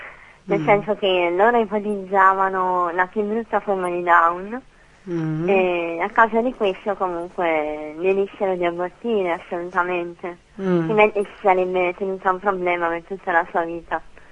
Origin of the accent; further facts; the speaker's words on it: Naples, Campania, Italy; Sì, sono di Napoli.